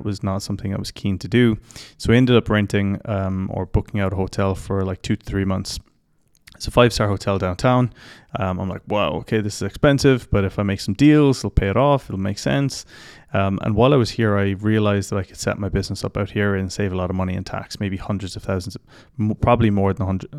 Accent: Ireland; now in United Arab Emirates; I'm Irish, obviously, so any place that doesn't rain is a nice place to be.

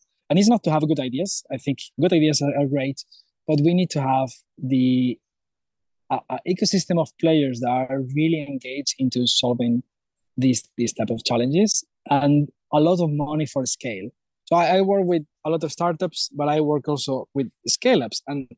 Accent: Spain; now in Norway; I mean, I'm from Spain, but so half of my heart is in Norway after living almost half of my life now there.

